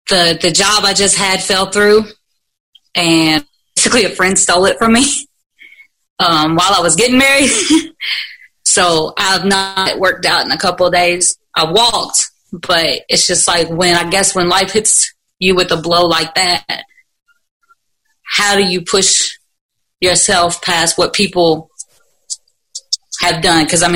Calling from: Louisville, Kentucky, United States; Louisville, Kentucky.

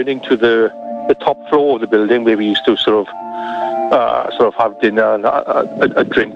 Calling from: Merthyr Tydfil, Wales, United Kingdom; I am in Wales.

